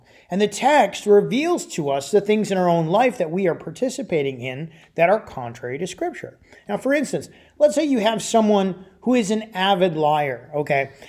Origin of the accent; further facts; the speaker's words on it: Michigan, United States; And simply because I'm from Michigan.